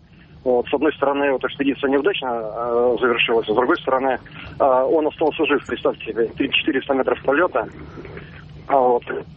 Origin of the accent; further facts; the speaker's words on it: Saint Petersburg, Russia; я из Петербурга.